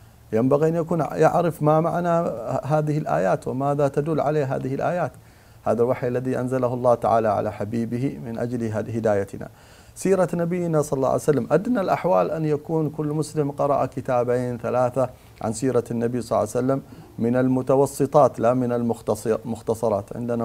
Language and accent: Arabic; Jeddah, Makkah Province, Saudi Arabia; تروح مستشفى مجانين عندنا في جدة أو مستشفى في الطائف المشهور